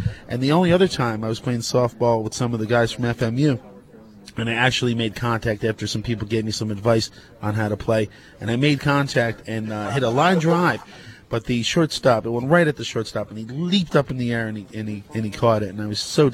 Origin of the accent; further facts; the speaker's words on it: Kearney, New Jersey, United States; also born or lived in Newark; Kearney. I was born in Newark and lived in Kearney most all of my life.